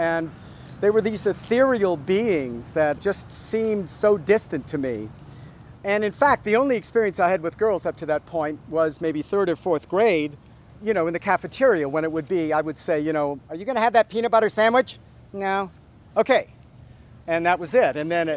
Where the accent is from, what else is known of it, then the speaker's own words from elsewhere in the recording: Virginia Beach, Virginia, United States; I grew up in Virginia Beach, Virginia, a little after the Civil War. Actually the 1950s, but the principle is the same, because growing up in that part of Virginia, Tidewater, womanhood was sacrosanct.